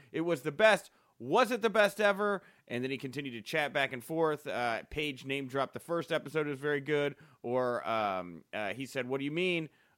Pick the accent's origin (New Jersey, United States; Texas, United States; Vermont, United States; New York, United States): Texas, United States; I'm so excited as a Texan.